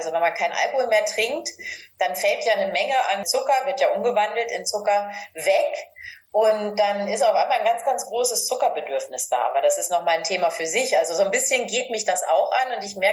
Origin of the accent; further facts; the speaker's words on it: Northern Germany, Germany; Ich komme aus Norddeutschland. Da ist Grünkohl Pflicht im Winter.